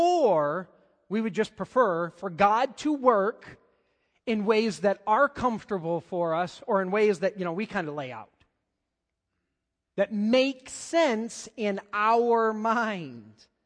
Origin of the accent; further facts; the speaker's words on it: Hudsonville, Michigan, United States; now in Muskegon, United States; I grew up in Hudsonville, Michigan. I am now in Muskegon, Michigan.